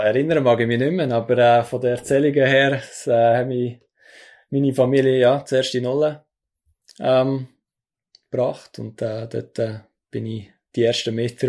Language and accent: German; Unterägeri, Zug, Switzerland; aber Unterägeri ist meine Heimat